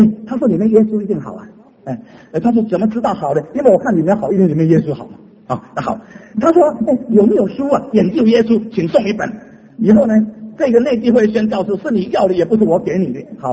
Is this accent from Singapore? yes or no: yes; Singapore; 新加坡，我本身是新加坡人，所以我对新加坡很熟悉。